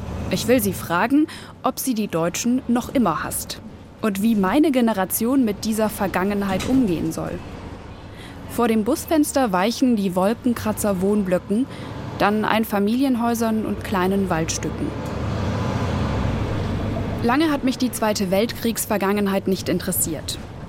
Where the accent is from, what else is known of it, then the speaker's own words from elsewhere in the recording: Germany; Ich bin zwar in Deutschland geboren, in Deutschland groß geworden und zur Schule gegangen, aber die Ferien habe ich in Polen verbracht, bin mit beiden Sprachen aufgewachsen